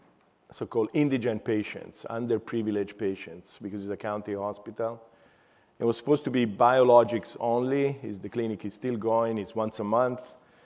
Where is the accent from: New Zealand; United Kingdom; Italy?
Italy; now in United States; So I'm from Italy. I came to the United States in 1984, and then first California, then Florida